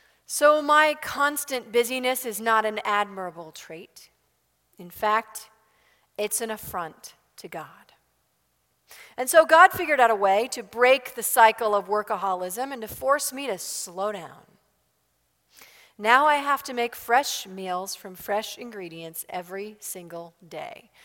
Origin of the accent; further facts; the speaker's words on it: United States; But I do find it incredibly frustrating because I'm American after all.